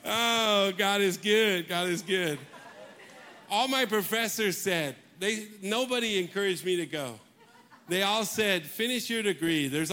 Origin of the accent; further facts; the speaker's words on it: Barnum, Iowa, United States; So I'm from Barnum, Iowa. So you probably never heard of Barnum. It's about 20 miles outside of Fort Dodge, Iowa. And so 96 people, I was number 96.